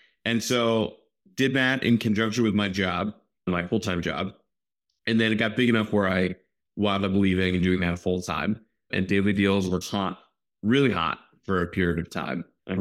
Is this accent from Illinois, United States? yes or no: no; Virginia, United States; born there; now in New York, United States; I was born in Virginia, right outside DC. I go Wizards, go Commanders. And followed my wife up to New York back in the early aughts.